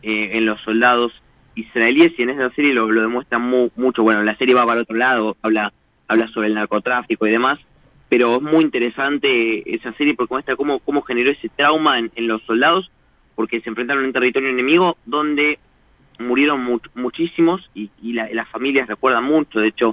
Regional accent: Argentina

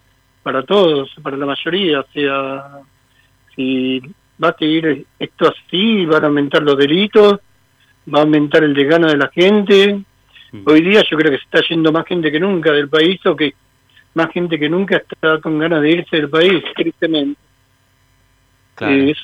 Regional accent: Muna, Yucatán, Mexico; Yo soy un hombre de Muna

